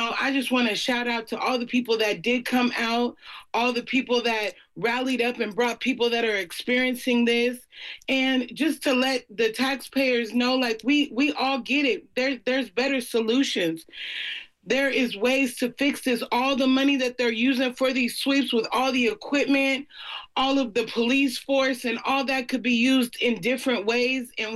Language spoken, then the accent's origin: English; Oakland, California, United States; A lot of my peers out there on Wood Street were born and raised in Oakland. So this is our home. This is where we're going to stay at. We're not these outside people.